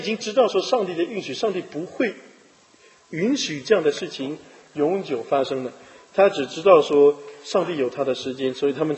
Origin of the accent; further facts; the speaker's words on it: Chaozhou, Guangdong, China; 有一些人包括我们小时候，我们是南方人嘛，潮州人很喜欢玩这种彩票